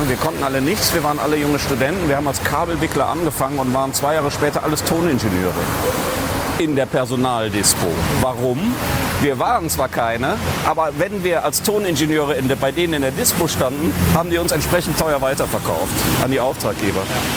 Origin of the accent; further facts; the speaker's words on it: North Rhine-Westphalia, Germany; Nein, ich komme ja aus dem Bergischen Land und der Kölner Karneval reicht bis dahin.